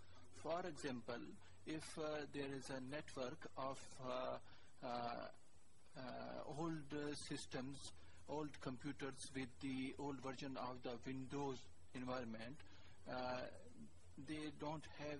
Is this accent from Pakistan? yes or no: yes; Pakistan; English is a second language; I'm from Pakistan